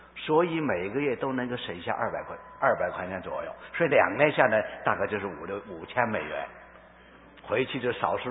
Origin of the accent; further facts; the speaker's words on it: China; 我们中国人所拜的观音菩萨